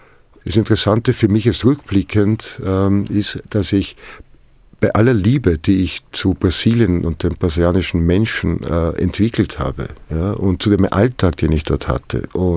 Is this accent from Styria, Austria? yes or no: no; Vienna, Austria; born there; moved away; also born or lived in Brazil; Ich bin in Wien zur Welt gekommen, aber in Wirklichkeit nur geboren worden. Zur Welt bin ich gekommen, als ich nach Brasilien kam, als ich meinen Geburtsort verließ, auf einen anderen Kontinent ging, jahrelang dort lebte